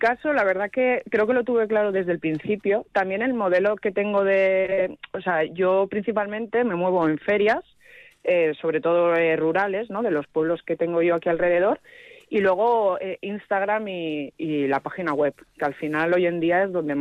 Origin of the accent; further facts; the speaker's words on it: Alcoy, Valencian Community, Spain; now in Izarra, Spain; Yo, aunque vivo en Izarra desde hace un montón de años, yo soy de Alcoy. No sé si conocéis.